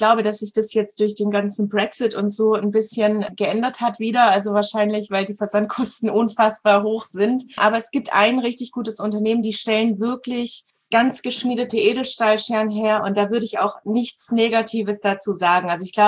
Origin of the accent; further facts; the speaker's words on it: Southern Germany, Germany; Ich komme aus Süddeutschland.